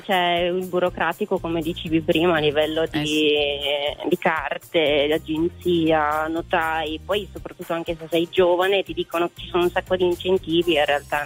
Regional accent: Caldiero, Veneto, Italy; Io sono di Caldiero, in un paesino di Verona.

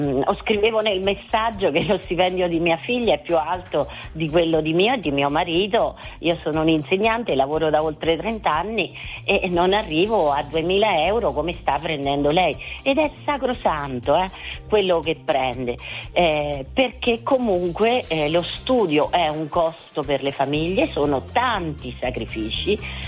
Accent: Umbria, Italy; Noi siamo umbri.

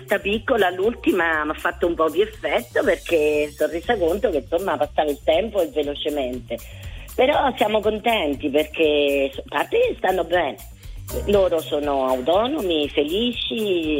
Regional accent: Terni, Umbria, Italy; Di Terni, provincia di Terni.

